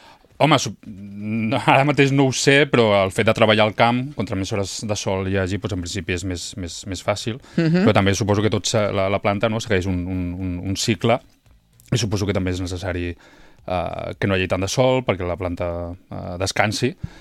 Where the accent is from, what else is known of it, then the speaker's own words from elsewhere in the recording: Barcelona, Catalonia, Spain; now in Peralada, Spain; ja porto 15-20 anys per aquí voltant i res, resumint la meva vida, vaig venir de Barcelona, la meva parella és d'aquí de Peralada.